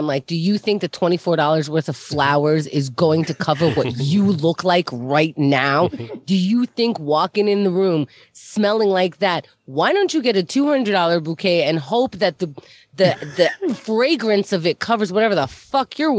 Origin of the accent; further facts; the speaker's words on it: Israel; I'm from Israel. It's the same fucking country, you know?